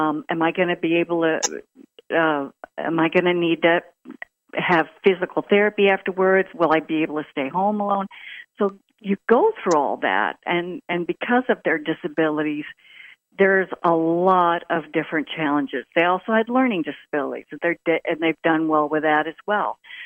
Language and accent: English; Oklahoma, United States; now in Alabama, United States; from Oklahoma, but I'm in Alabama right now.